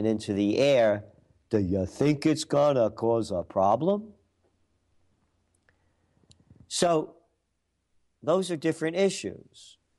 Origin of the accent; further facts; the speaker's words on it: Bronx, New York, United States; When I grew up in the Bronx, it was Olinville. That was our thing. And Woodbine, and Greenwood, when we moved to Yonkers.